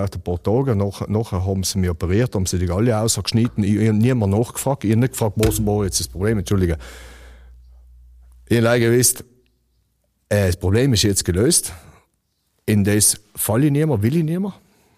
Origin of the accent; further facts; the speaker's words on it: Pfitsch, Trentino-Alto Adige, Italy; sicher Richtung Pfitsch, das ist meine Heimat, das ist Richtung Osten.